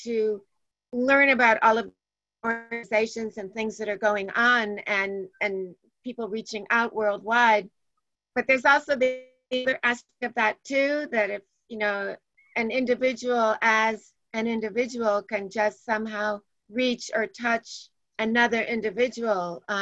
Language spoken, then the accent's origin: English; Maine, United States; I'm from Maine.